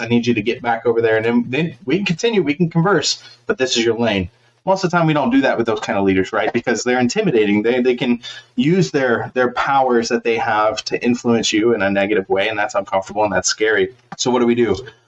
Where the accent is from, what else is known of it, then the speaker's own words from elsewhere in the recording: the South, United States; I was raised in the South, loud voice.